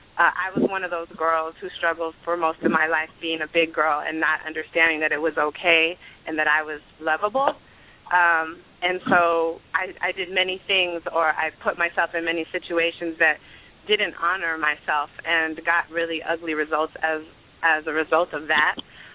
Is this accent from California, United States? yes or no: yes; Oakland, California, United States; I'm from East Oakland in California, and I'm a mom and a nanny